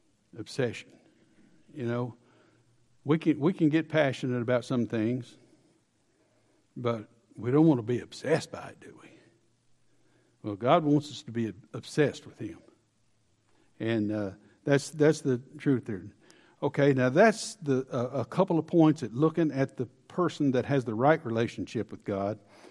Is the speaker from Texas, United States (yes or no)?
no; Arkansas, United States; now in Salt Lake City, United States; He sent us from Arkansas, where my wife and I grew up in the Bible Belt, in the Southern Bible Belt, and all of a sudden we found ourselves in the shadow of the Mormon Temple in Salt Lake City.